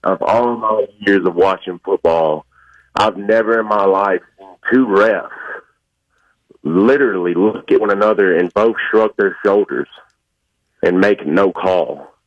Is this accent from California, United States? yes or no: no; Kenner, Louisiana, United States; now in Dixon, United States; I actually live here in Dixon, Tennessee, but I was born and raised in Kenner, Louisiana.